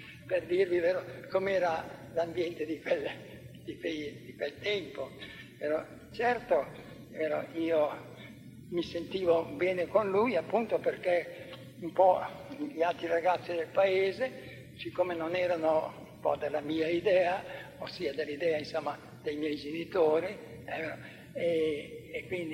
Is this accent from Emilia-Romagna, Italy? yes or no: yes; Cavriago, Emilia-Romagna, Italy; accent: Cavriago dialect; Era la parola che noi avevamo imparato, ovvero dai francesi, perché ci sono molti francesismi nel nostro dialetto di Cavriago.